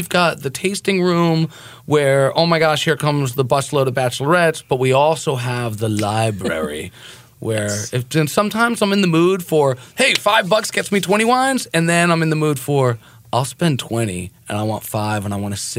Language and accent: English; New Jersey, United States; I said, no, I'm a kid from Jersey aspiring to be one.